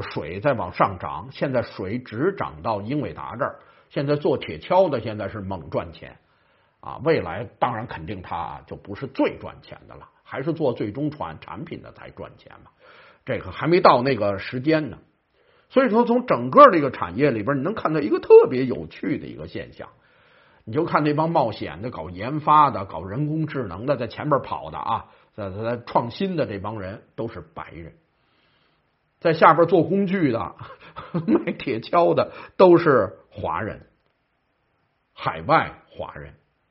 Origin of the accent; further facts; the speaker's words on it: China; 当然我们中国人原来就好赌啊